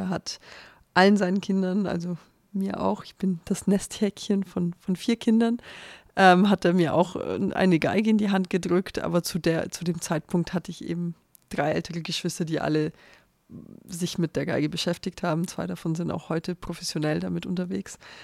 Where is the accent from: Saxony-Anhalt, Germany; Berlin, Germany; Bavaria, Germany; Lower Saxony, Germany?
Bavaria, Germany; Hof; Ich komme aus Hof aus Bayern und meine Eltern kommen aus Bulgarien, aber sie haben beide bei den Hofer Symphonikern im Orchester gespielt. Und deswegen bin ich auch in Deutschland geboren.